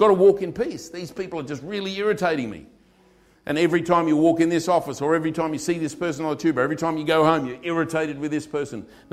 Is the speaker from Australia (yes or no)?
yes; Australia; I'm Australian